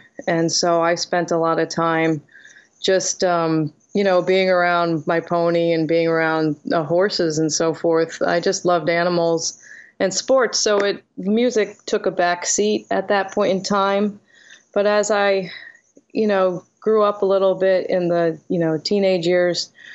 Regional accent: Connecticut, United States; moved away; I grew up in Connecticut, so okay. Mostly Connecticut. Then I moved to Boston afterwards for school.

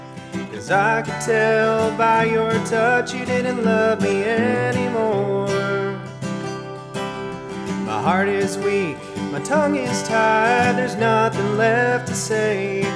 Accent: Colorado, United States; Sarah and I met in we're from Colorado, and we met there playing bluegrass music

